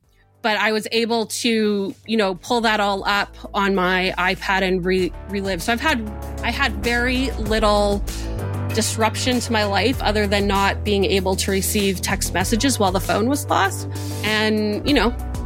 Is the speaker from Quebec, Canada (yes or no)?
no; Winnipeg, Manitoba, Canada; I grew up in Winnipeg, Manitoba, Canada, and it happens to be the car theft capital of Canada, or it was in the 90s.